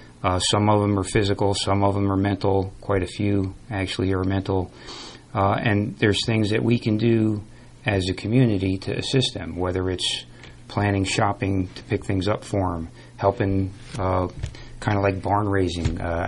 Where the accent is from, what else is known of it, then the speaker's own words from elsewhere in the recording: Clifton, United States; No, and even growing up in Clifton as a kid, I mean, we're talking mid-70s.